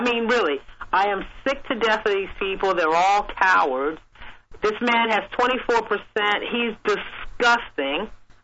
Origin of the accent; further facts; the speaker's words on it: California, United States; But let me tell you, because I'm from California, I just have a quick memory of her when Moscone